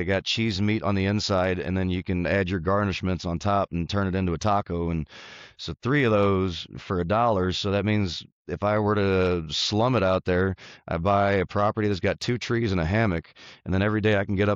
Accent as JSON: {"language": "English", "country": "United States", "said": "I'm an American burger boy, and I've had burgers all across this country"}